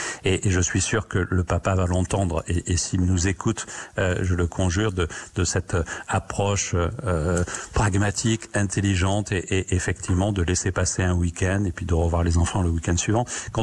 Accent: south of France, France; comme on dit chez moi dans le Sud

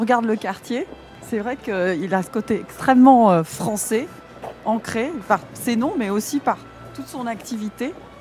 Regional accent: Denmark; j'ai été élevée beaucoup au Danemark aussi

